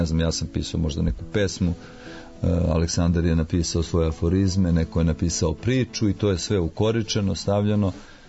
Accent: Pljevlja, Pljevlja Municipality, Montenegro; u mom rodnom gradu, gde sam ja završio školu, gimnaziju, eto i rodio se.

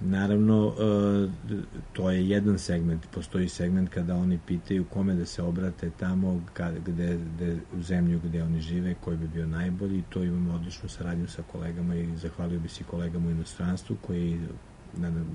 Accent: Eastern Serbia, Serbia; Ja sam poreklom iz Istočne Srbije

